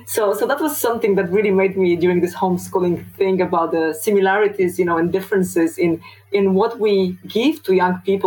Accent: Poland; I was brought up back in Poland translates now into how I perceive world here. And, you know, coming from a small town

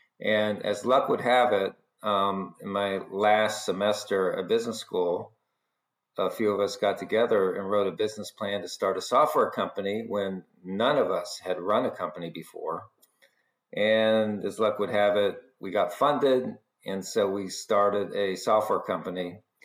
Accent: Southeast, United States; So I say I'm from the Southeast just because I ended up graduating from high school there, even though I went to 3 high schools, believe it or not.

